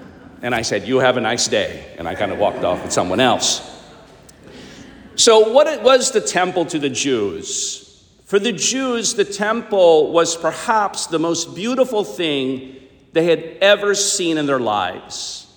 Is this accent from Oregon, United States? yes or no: no; Washington, District of Columbia, United States; we were walking down Constitution Avenue in my hometown of Washington, D.C.